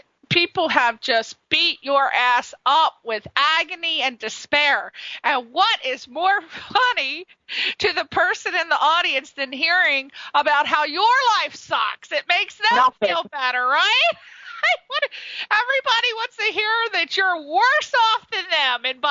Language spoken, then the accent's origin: English; Connecticut, United States; I'm from Connecticut, so I'm all about the East Coast.